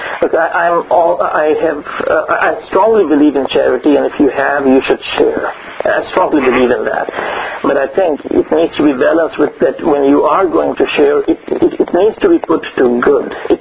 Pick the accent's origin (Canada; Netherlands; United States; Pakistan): Pakistan; Well, this happens in Pakistan. I am from Pakistan.